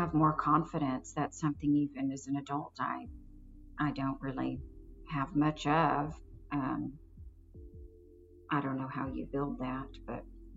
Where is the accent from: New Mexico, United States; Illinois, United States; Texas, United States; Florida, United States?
Texas, United States; Pearland; also born or lived in Kingwood, Texas; I grew up in Pearland, Texas. I have a mom and dad and an older sister, and good childhood, nice neighborhood. In my sophomore year of high school, we moved to Kingwood